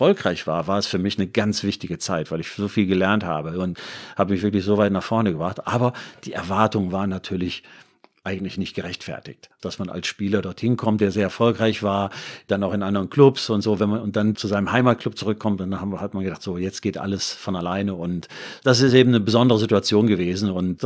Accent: Düsseldorf, North Rhine-Westphalia, Germany; ich bin Düsseldorfer und Fortuna ist mein Verein.

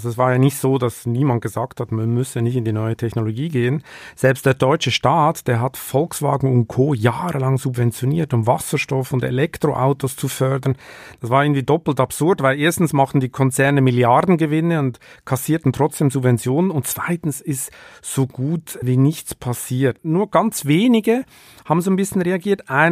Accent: Switzerland; Mich erinnert das total an meine Heimat, an das Schicksal der Schweizer Banken, oder?

